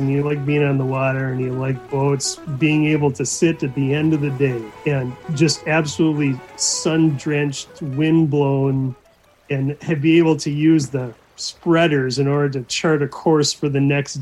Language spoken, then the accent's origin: English; Anoka, Minnesota, United States; You know, I grew up in Anoka, which is, you know, Anoka is a town that you drive through in order to get to your cabin. So it was a great place to grow up.